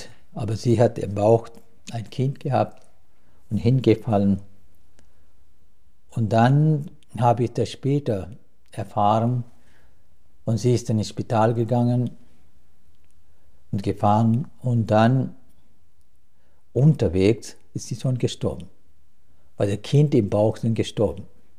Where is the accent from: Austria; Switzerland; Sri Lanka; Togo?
Sri Lanka; German is a second language; Ich bin in Sri Lanka geboren, wie du gerade gesagt hast, 1953 in Sri Lanka, in einem wirklich so ein ganz einfachen Dorf geboren. Und die Menschen sind in diesem Dorf eigentlich sehr viele Bauern.